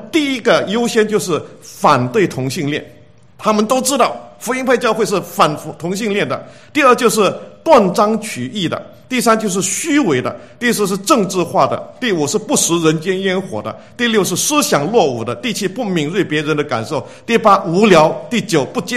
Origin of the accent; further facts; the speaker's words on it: Malaysia; 我是从马来西亚来的，从持马来西亚的护照跟台湾的护照